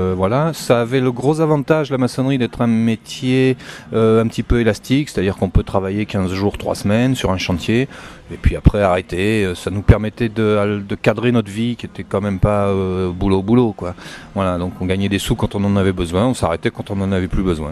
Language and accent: French; Paris, Île-de-France, France; also born or lived in Midi; moi je suis parisien, en origine. Enfin, je suis né dans le Midi, mais très jeune j'ai vécu à Paris, parce que mes parents s'y sont fixés.